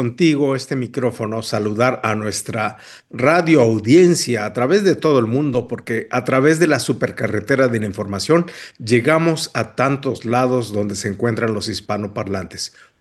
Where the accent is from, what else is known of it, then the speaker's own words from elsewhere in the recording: Mexico; Y yo, como buen mexicano, decía, no